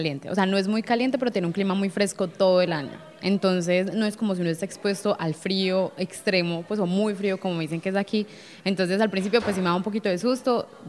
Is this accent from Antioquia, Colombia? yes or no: yes; Medellín, Antioquia, Colombia; Vengo de Colombia, de la ciudad de Medellín.